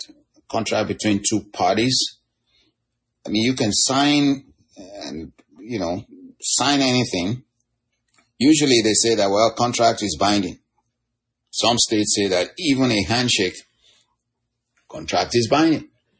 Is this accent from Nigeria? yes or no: yes; Nigeria; Like when I was growing up, my home country, Nigeria, you know, people were under bondage, the fear of these things.